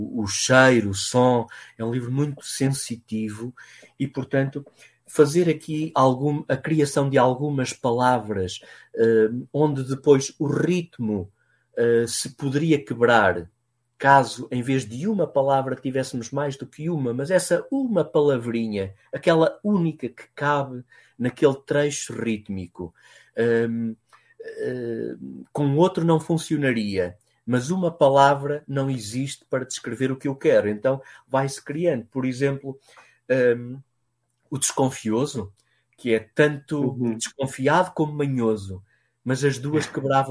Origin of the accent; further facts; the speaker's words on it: Coimbra, Portugal; eu sempre vivi aqui na zona de Coimbra, onde me encontro agora